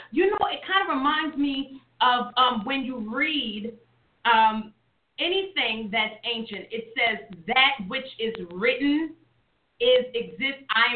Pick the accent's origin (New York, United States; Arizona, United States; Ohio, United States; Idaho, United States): New York, United States; Brooklyn; now in Tennessee, United States; You know, I'm from Brooklyn, New York. I live in Tennessee.